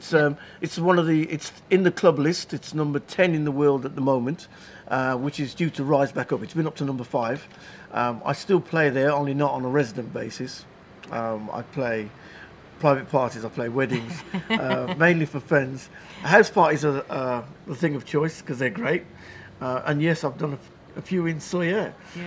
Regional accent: Birmingham, West Midlands, United Kingdom; also born or lived in Dudley; I was born in Birmingham, Queen Elizabeth Hospital in Birmingham. That's where I was born. We lived in Handsworth. We moved to Dudley

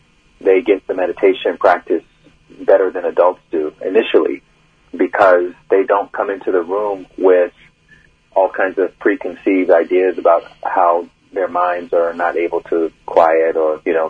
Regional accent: Alabama, United States; also born or lived in New York City; Grew up in Alabama, Bible Belt. So there was not a lot of meditation happening when I was growing up in the South.

